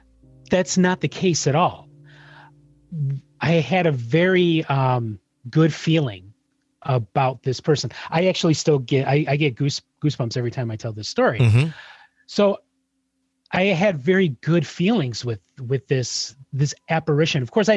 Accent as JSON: {"language": "English", "town": "Chicago", "region": "Illinois", "country": "United States", "tie": "born or raised there", "said": "much a Chicago native. My co-host on my show, he never lets me forget that by constantly making fun of my accent."}